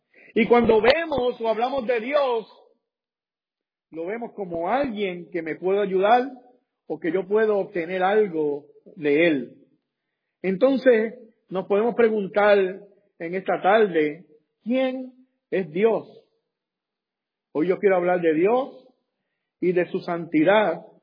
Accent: Puerto Rico; Si yo hablo de mi país, que yo soy puertorriqueño

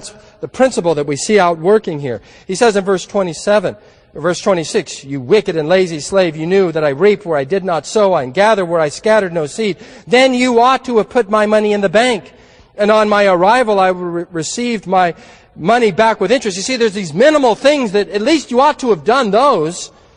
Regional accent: California, United States; I remember a number of the young people from the youth group that I grew up in back in Southern California.

